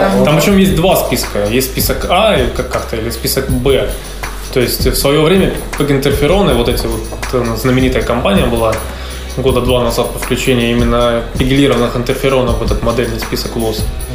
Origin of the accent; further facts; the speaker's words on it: Veliky Novgorod, Novgorod Oblast, Russia; born there; В исторической столице Руси, в Великом Новгороде.